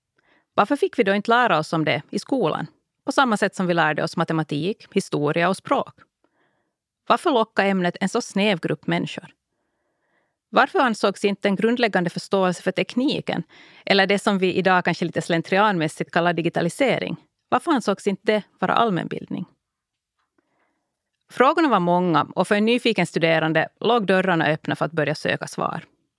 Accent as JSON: {"language": "Swedish", "region": "Ostrobothnia", "country": "Finland", "tie": "born or raised there", "said": "Hemma i Österbotten hade jag i första hand läst Kristinestads tidning, Sydösterbotten och Vasabladet."}